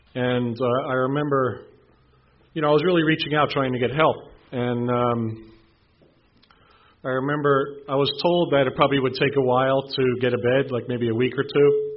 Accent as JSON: {"language": "English", "town": "West Milford", "region": "New Jersey", "country": "United States", "said": "I'm from West Milford, New Jersey."}